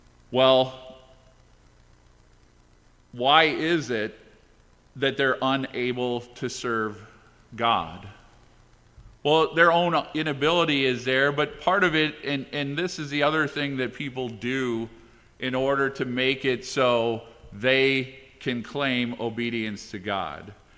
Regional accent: California, United States; born there; also born or lived in Midwest; My parents were both from the Midwest, and I was born in California, but at this point in my life, I've lived in the Midwest more.

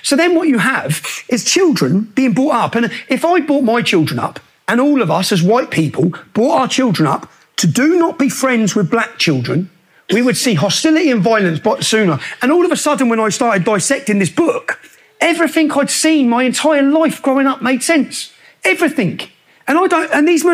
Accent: Luton, East of England, United Kingdom; I just speak about my experience from growing up in Luton

